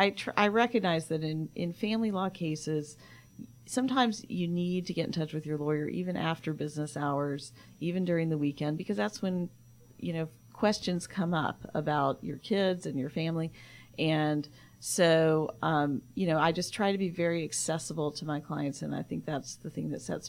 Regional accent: Atlanta, Georgia, United States; I grew up here in Atlanta, and I went to Riverwood High School.

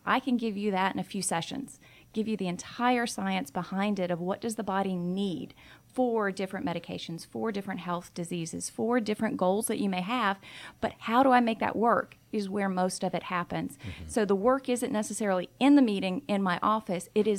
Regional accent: Deep South, United States; I'm a big family from the South, and they had a lot of health disparities. And we're from the Deep South, so we're kind of stubborn, and we're the kind that we suffer in silence.

